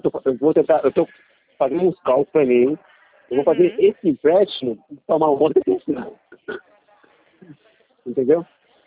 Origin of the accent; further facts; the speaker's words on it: Minas Gerais, Brazil; also born or lived in Rio de Janeiro; Eu sou carioca.